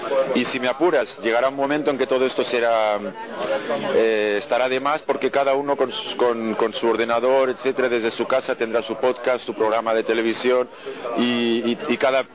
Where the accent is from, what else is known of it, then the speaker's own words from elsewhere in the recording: Barcelona, Catalonia, Spain; de Barcelona.